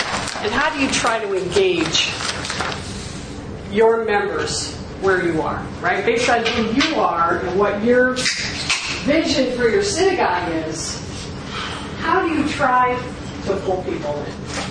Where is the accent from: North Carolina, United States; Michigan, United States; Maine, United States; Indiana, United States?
Indiana, United States; South Bend; I grew up Irish Catholic in South Bend, Indiana, working class.